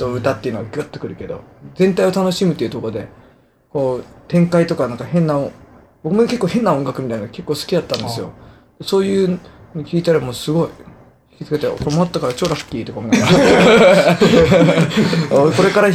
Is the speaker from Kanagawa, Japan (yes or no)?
yes; Yokohama, Kanagawa, Japan; 僕、横浜です。